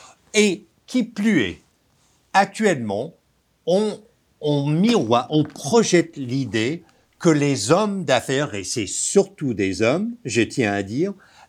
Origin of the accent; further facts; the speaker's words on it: Texas, United States; Oui, je suis américain, mais qui plus est, je suis un Texan. Je suis né au Texas